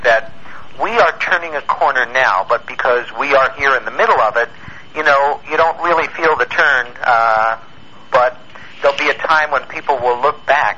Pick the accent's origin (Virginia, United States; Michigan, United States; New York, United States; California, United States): New York, United States; Long Island; Long John Neville, who I'd listened to on the radio growing up on Long Island.